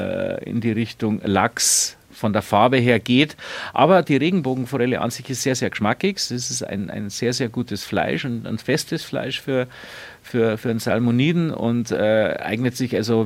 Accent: Bavaria, Germany; wie man bei uns in Bayern sagt.

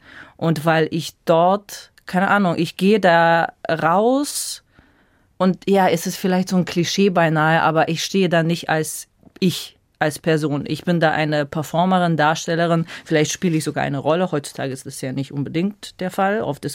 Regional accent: Ukraine; now in Munich, Germany; ist das die Muttersprache, mit der ich aufgewachsen bin. Meine Eltern sprechen in erster Linie Russisch. Und andererseits ist es auch die Sprache des Landes, das gerade meine Heimat überfällt.

